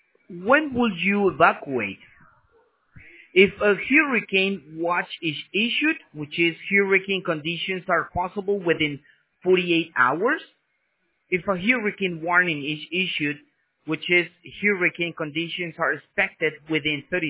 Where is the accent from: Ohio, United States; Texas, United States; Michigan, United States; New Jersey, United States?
Texas, United States; Dallas; born there; Like I said, I was born in Dallas, Texas, but my mom is from Mexico and my dad from Colombia. So that's why we speak three languages at home.